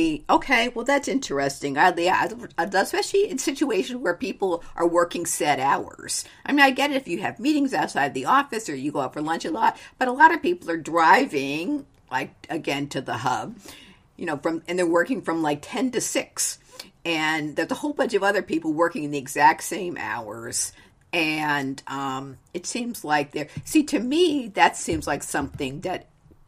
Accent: Connecticut, United States; I grew up outside of Hartford.

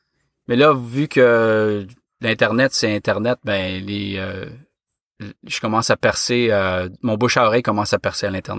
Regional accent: Ottawa, Ontario, Canada; je suis d'Ottawa, au Canada.

